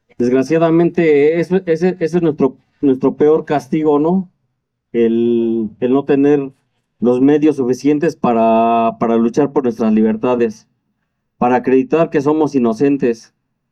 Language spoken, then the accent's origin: Spanish; Toluca, State of Mexico, Mexico; Vengo de Toluca, del Estado de México